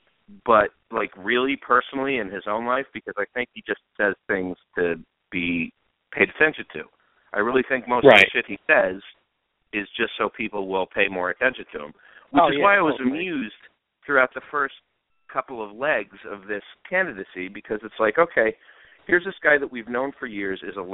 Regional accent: New York, United States; we grew up in New York. I don't know how many Muslim people you grew up with, but I grew up with a few, and they're just people.

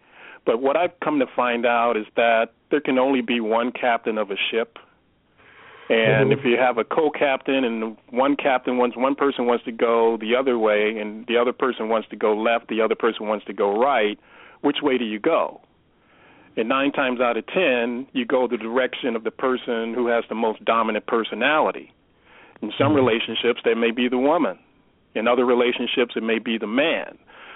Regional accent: California, United States; I grew up here in Southern California

